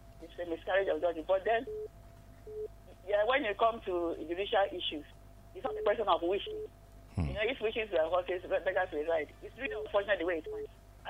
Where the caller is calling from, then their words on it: Nigeria; Oh, no, I'm calling from